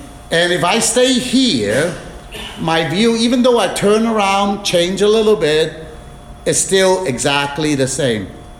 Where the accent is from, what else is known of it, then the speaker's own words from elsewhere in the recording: China; because I'm from China, in China, we use a lot of rice. We eat a lot of rice.